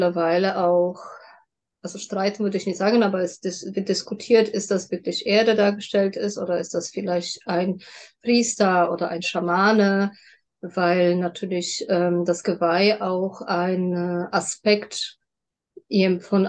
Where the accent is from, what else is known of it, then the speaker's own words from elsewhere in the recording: Poland; now in Frankfurt, Germany; ich komme aus Frankfurt, bin 44 Jahre alt, komme ursprünglich aus Polen